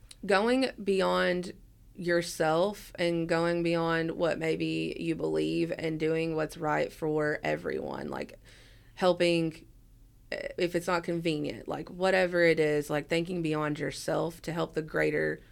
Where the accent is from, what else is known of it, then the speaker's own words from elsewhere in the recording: Appalachia, United States; Like, I'm from Appalachia, and what drew me to this project was doing something that women throughout history in Appalachia and Kentucky have done